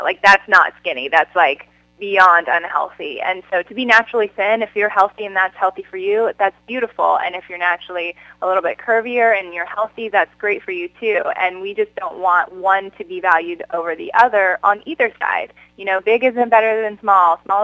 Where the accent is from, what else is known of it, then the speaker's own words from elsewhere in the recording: Wyoming, United States; I come from Wyoming. I come from the Midwest.